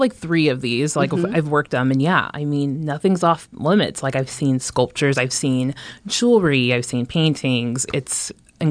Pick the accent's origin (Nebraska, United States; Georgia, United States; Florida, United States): Nebraska, United States; Omaha; Born and raised in Omaha, South Omaha to be exact.